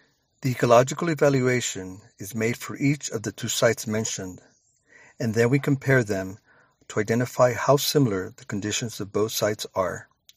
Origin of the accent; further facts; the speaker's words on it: Caguas, Puerto Rico; I am from Caguas, Puerto Rico